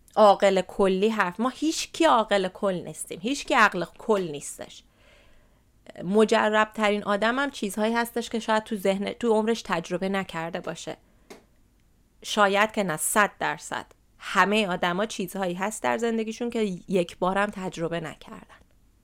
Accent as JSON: {"language": "Persian", "country": "Iran", "moved": "yes", "said": "حالا مثلا من وقتی از ایران اومدم بیرون هیچ وابستگی حس نمی کردم"}